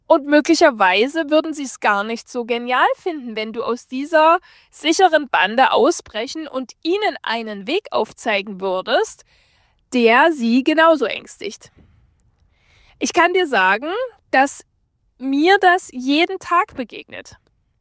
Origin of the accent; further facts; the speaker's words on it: Germany; dass wir gerne als Menschen an sich, aber vielleicht auch ein bisschen so als Deutsche, das ist, glaube ich, so ein bisschen typisch deutsch